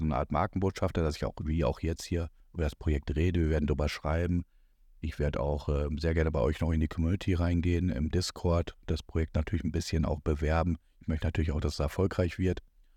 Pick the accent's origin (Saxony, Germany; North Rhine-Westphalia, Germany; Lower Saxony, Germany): North Rhine-Westphalia, Germany; Dortmund; Und was in meinem Fall, ich bin ja auch Dortmunder